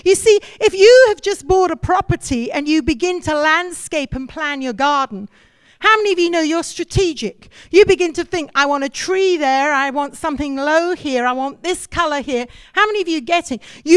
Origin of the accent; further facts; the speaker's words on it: India; I'm a missionary kid. I grew up in India, missionary